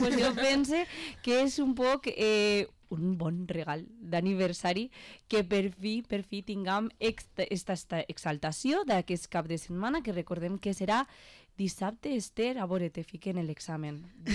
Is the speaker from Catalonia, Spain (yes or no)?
no; Les Alqueries, Valencian Community, Spain; jo soc de les Alqueries i clar, allí ens coneixem tots